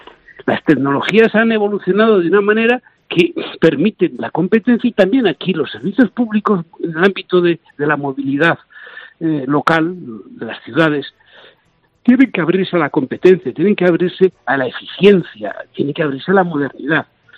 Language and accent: Spanish; Region of Murcia, Spain; ocurra en Murcia, de donde vengo, lo pagamos todos los españoles